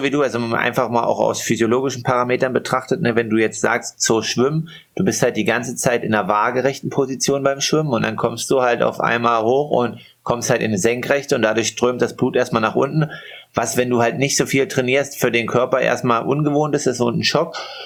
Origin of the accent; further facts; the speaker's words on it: Saxony-Anhalt, Germany; der Sportredakteur aus meiner Heimat quasi, der für die lokale Zeitung zuständig ist in der Altmark